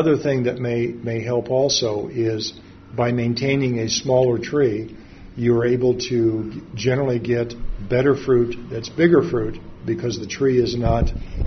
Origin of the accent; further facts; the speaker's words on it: Midwest, United States; moved away; I grew up in the Midwest and was in a military family. So I learned a lot about different cultures and different fruits and vegetables of the world. And when I moved to Southern California in the early 70s